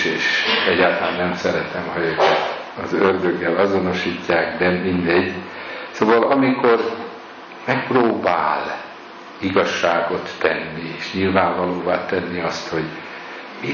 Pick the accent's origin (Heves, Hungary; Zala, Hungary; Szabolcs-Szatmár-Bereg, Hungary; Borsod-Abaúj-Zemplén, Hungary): Szabolcs-Szatmár-Bereg, Hungary; Nyíregyháza; now in Budapest, Hungary; amikor ide kerültem Budapestre, egészen más léptékű város volt, mint Nyíregyháza, ahol felnőttem